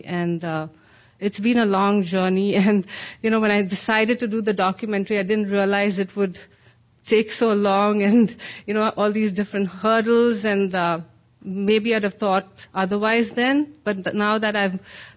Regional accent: India; I grew up in India

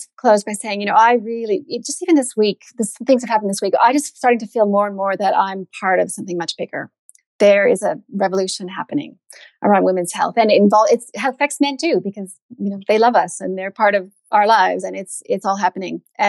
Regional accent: Canada; because I'm Canadian

